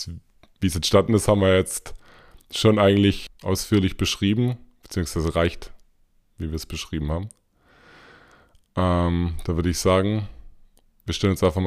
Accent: South Germany, Germany; accent: Swabian; now in Berlin, Germany; Ich komme ursprünglich auch aus dem Süden. Das Schwäbeln wird mich wahrscheinlich dann auch ein bisschen anstecken. Aktuell bin ich in Berlin, aber auch lange im Süden gewohnt. Deswegen hört man es bei mir wahrscheinlich auch, weil ganz abstellen geht leider meistens nicht.

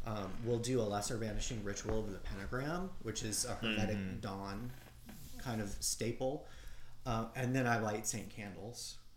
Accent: Louisiana, United States; as a Cajun raised in that kind of tradition a little bit, not claiming that I understand it experientially.

